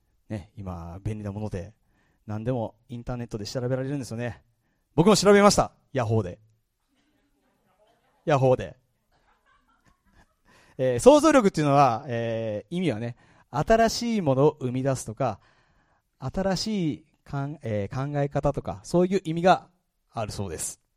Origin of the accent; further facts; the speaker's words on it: Kyushu, Japan; now in Osaka, Japan; なんか普通の多分関西弁じゃないと思うんですけども、実は僕九州出身なんです。